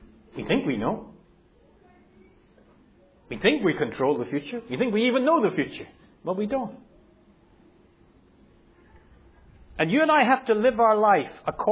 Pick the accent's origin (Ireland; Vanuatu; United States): Ireland; When I was a boy, growing up in Ireland, when you would drive along, and I've told many of you this story before, when you would drive along the villages and towns, there's little churches everywhere.